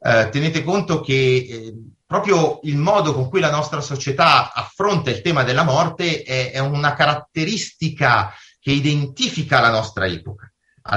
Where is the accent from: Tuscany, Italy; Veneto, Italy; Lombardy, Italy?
Lombardy, Italy; Cuggiono; Io da bambino mi ricordo nel mio paesino di Cuggiono